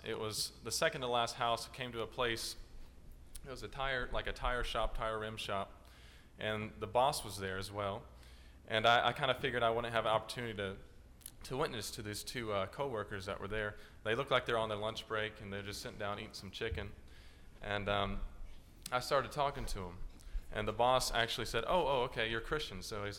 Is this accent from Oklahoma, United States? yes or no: no; Georgia, United States; I'm also from Georgia.